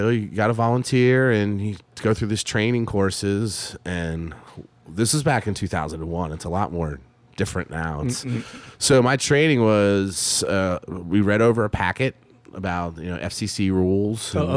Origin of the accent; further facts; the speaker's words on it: Pennsylvania, United States; now in New Orleans, United States; I knew some from where I grew up in Pennsylvania. That was one of the reasons why I came down here.